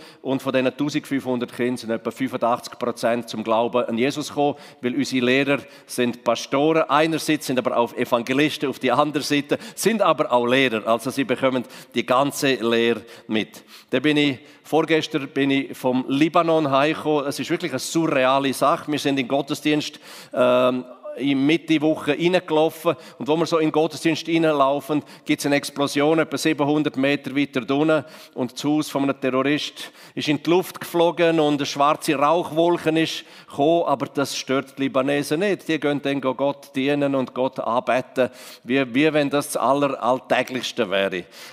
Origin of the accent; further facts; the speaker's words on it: Graubünden, Switzerland; bin ich aufgewachsen im Kanton Graubünden, im Engadin, Ober- und Unterengadin. Das ist ganz im Osten, quasi im Balkan vor Schweiz. Dort, wo hinter den sieben Bergen eben.